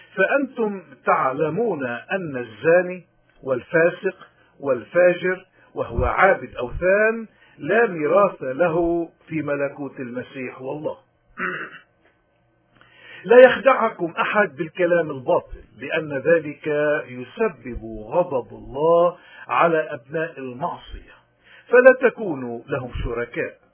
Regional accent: Lebanon; نحن كشعب لبناني

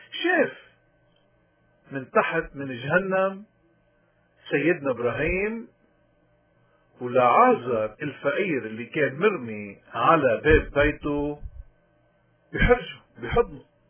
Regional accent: Lebanon; قديش نحن اليوم كلبنانيين وقديش رجال الدين عنا من دون استثناء

